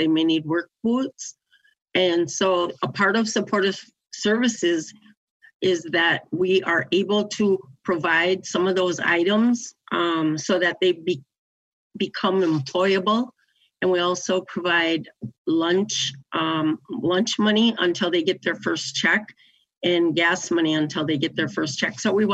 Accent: Red Lake Reservation, Minnesota, United States; I'm from Red Lake Reservation, and I am Bear Clan.

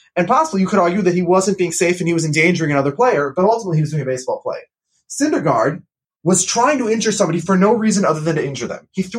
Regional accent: Minnesota, United States; Look, I'm a Minnesotan. I'm a Vikings fan. I'm a fake Swede.

